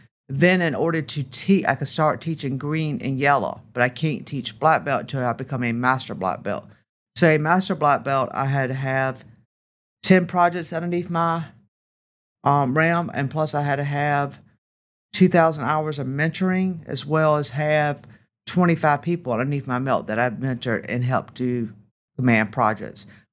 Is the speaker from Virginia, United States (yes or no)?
yes; Franklin, Virginia, United States; So I grew up in Franklin, Virginia.